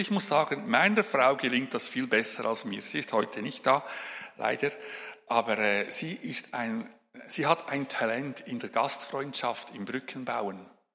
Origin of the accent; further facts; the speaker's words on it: Afghanistan; Aber wir bei uns in Afghanistan, bei uns ist das völlig normal.